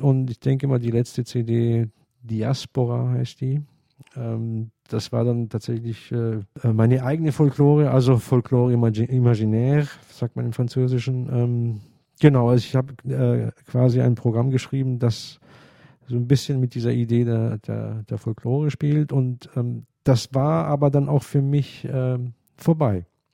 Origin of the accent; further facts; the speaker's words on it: Nuremberg, Bavaria, Germany; ich bin in Nürnberg aufgewachsen und ich hatte den damals kennengelernt.